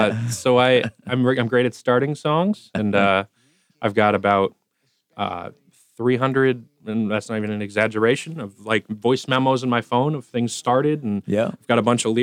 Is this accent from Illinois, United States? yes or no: no; Milford, New Hampshire, United States; also born or lived in Nashua; I was born in Nashua, for 7 years. But then or 6 years. And then we moved to, more or less, we moved to Milford after that. So I say I grew up in Milford.